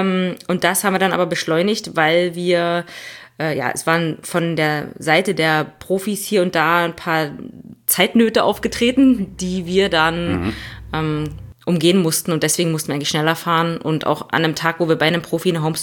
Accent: Brandenburg, Germany

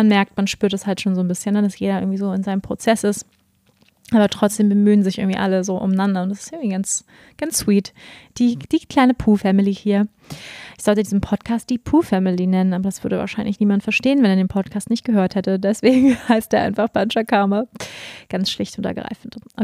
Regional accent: Germany; wir als Deutsche sind da ja sehr particular, ja sehr besonders, was unsere Frühstückskultur angeht

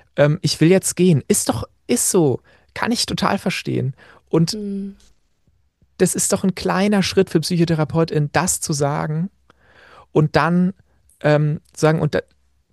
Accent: Saxony, Germany; accent: Saxon; ich werde immer, was weiß ich, ausgelacht für meinen sächsischen Akzent, als Teil von Diskriminierung Ost

